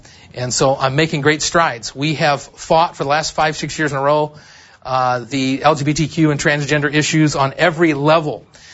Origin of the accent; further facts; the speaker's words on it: California, United States; born there; also born or lived in Sitka, Alaska; I was born in Southern California. Don't hold that against me.